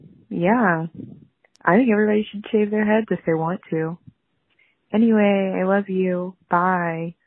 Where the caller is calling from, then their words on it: Oklahoma, United States; I'm from Oklahoma.